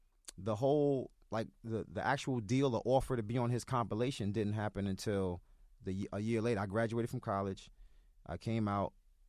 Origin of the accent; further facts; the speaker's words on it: Brooklyn, New York, United States; I don't mess with other people's projects because I'm from Brooklyn.